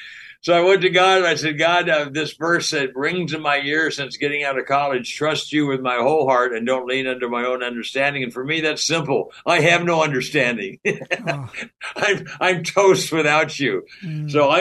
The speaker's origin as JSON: {"language": "English", "town": "Pasadena", "region": "California", "country": "United States", "tie": "born or raised there", "said": "I grew up in Pasadena, California."}